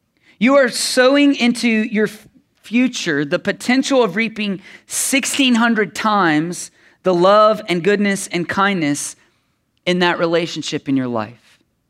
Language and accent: English; United States; I've been around farmers my whole life because I grew up in Brown County.